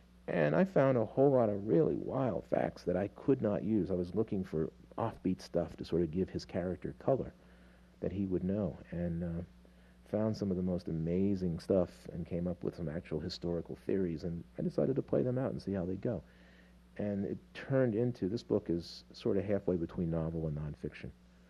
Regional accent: Bedford, Pennsylvania, United States; in my hometown, which is Bedford, Pennsylvania, halfway between Harrisburg and Pittsburgh, the Klan still is big.

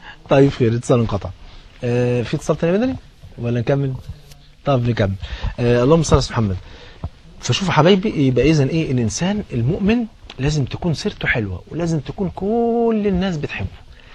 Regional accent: Egypt; حتى المثل عندنا في مصر بيقول ايه؟

